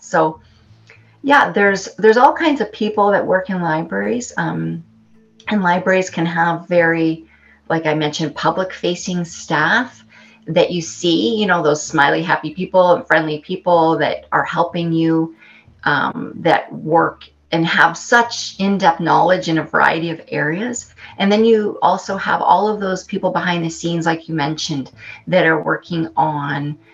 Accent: Winnipeg, Manitoba, Canada; now in Edmonton, Canada; I'm a proud member of the Red River Métis, and I'm originally from Winnipeg, Treaty One territory, but I've made Edmonton my home for, oh my goodness, for over 25 years. So I did move to Edmonton in the fall of 1996

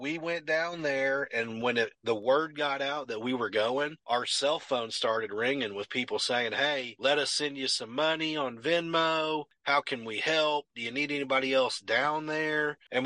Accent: Indiana, United States; I mean, the game that we were going to represent the Indianapolis Colts, since we're from Indiana.

